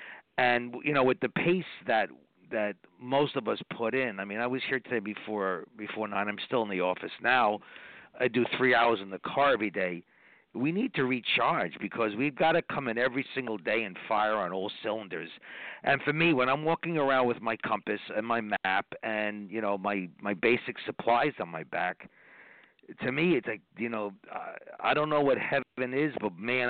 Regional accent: New York, United States; I'm from New York, Long Island area

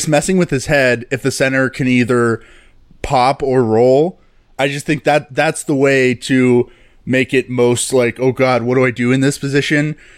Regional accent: Dallas, Texas, United States; Hey, we grew up in Dallas. Because Dirk, right?

